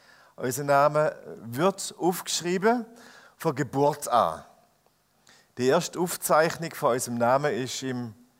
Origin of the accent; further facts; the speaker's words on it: Germany; ich bin ja Deutsche, ich kenne das nicht so.